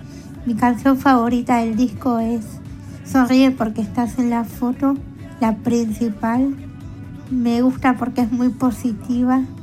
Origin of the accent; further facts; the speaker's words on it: Buenos Aires, Argentina; soy de Buenos Aires.